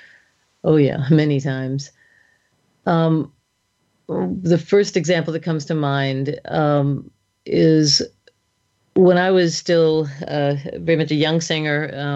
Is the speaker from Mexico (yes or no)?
no; United States; now in Germany; It's expected of American opera singers that at some point in our career we go to Europe.